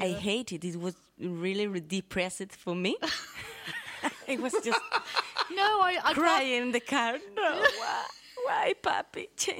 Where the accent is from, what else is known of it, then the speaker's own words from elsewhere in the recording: Spain; English is a second language; also born or lived in Argentina; I born in Argentina, but I grew up here in Spain. And my parents are from Argentina.